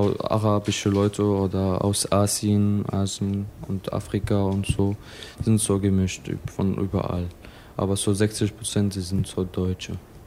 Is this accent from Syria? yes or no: yes; Syria; German is a second language; now in Germany; Bei uns in Syrien ist anders. Also man will so selbstständig sein.